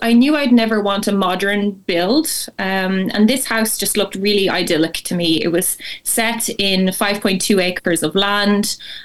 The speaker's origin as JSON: {"language": "English", "region": "County Leitrim", "country": "Ireland", "also_born_or_lived": "Italy / Northern Ireland / Dublin", "said": "So I'm from Leitrim, and I left Leitrim when I was 19 years old to go to college, and I've lived away since then. I've lived in Italy, I lived up in Northern Ireland"}